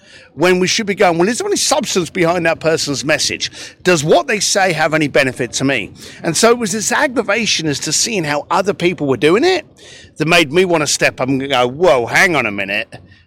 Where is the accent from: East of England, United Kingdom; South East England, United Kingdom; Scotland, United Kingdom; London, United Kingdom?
London, United Kingdom; I'm a bricklayer from East London.